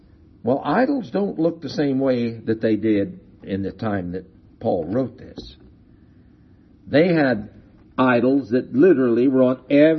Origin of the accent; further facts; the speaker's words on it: San Bernardino, California, United States; One of my friends that I grew up with in San Bernardino, after he went to college, he got too smart for God.